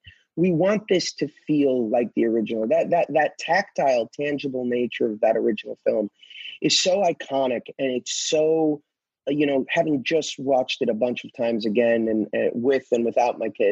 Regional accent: Florida, United States; I grew up in Florida, and I remember going to Epcot, and that was, like, my favorite attraction growing up.

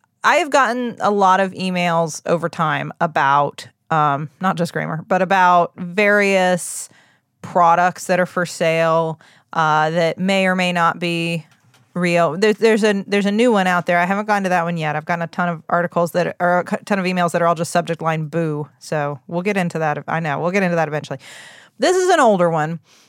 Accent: Huntington, United States; There's lots of pseudoscience, but not all of them show up in my hometown.

